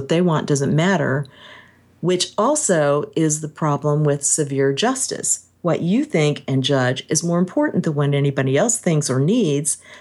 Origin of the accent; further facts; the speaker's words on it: Kansas, United States; And it was so Midwestern. I grew up in Kansas